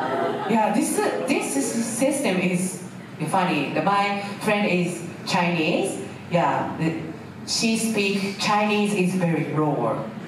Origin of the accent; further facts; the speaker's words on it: Gifu, Japan; accent: Gifu dialect; English is a second language; Sometimes, yeah, so yeah, I'm sorry, I'm from Gifu, sorry. Intonation in the chant.